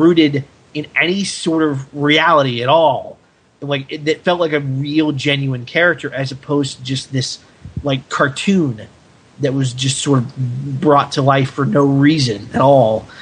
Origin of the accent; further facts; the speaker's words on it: United States; I still liked it because I am American